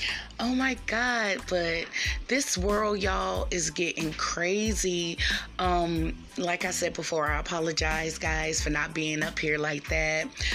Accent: Raleigh, North Carolina, United States; I'm from Raleigh, North Carolina, and the hometown that, you know, that's my hometown, guys, of course.

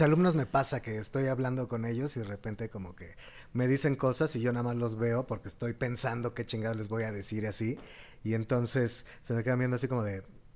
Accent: Mexico City, Mexico; De Iztapalapa.

